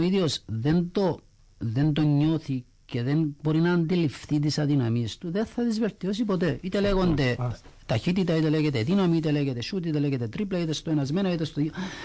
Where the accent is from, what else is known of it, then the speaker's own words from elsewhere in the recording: Cyprus; Σημαίνει επειδή είμαι Κύπριος πρέπει να παίζω.